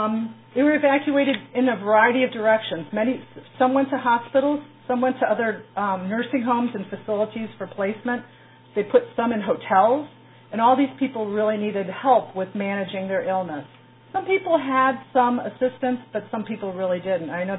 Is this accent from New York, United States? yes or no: no; Ohio, United States; I grew up here in Geauga County, went to Virginia for school and fell in love and all that good stuff, but ended up back in Geauga County in 1991